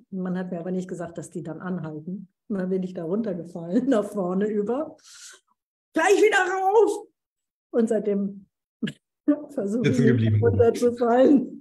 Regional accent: Berlin, Germany; ich komme aus West-Berlin, aus Berlin

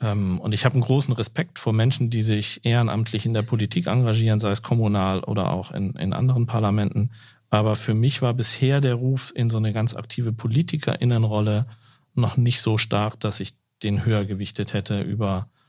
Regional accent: Kassel, Hesse, Germany; ich bin in Kassel zur Schule gegangen und groß geworden

